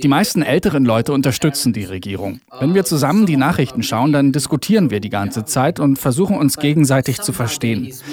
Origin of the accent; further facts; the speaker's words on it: Hong Kong; Ich fühle mich wieder als Hongkonger. Ich habe das Gefühl, dass ich zurückgehen muss, um etwas zu meinem Heimatort beizutragen.